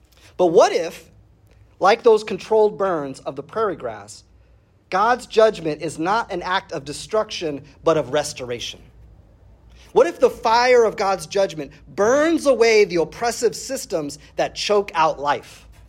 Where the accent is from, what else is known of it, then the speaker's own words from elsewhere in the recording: Urbana, Illinois, United States; So I grew up in Central Illinois, Urbana to be precise, which is a progressive university town surrounded by a sea of corn and soybean fields.